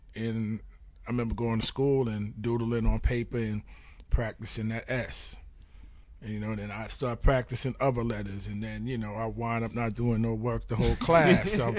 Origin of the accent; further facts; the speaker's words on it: New York City, New York, United States; I'm from East River, so he would come through and he'd have his gang colors on. You know, growing up in the hood, that was the coolest thing to us